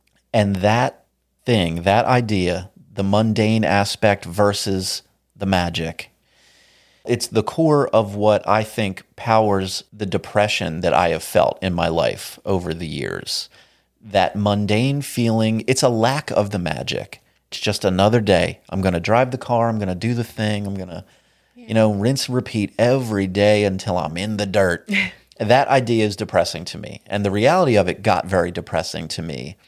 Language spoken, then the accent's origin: English; United States; But speaking as an American who's lived in America all his life, let me tell you, Christmas is a big deal.